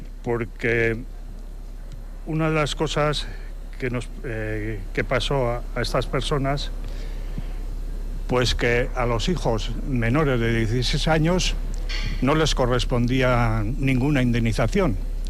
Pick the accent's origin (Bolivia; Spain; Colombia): Spain; Orenin, Basque Country; now in Vitoria-Gasteiz, Spain; somos vecinos de Orenin, uno de los pueblos inundados. ¿Y qué queremos? Pues queremos que no desaparezca su memoria. Aquí, a esta ciudad de Gasteiz, es donde nos trasladamos la mayoría de los vecinos de los pueblos desalojados.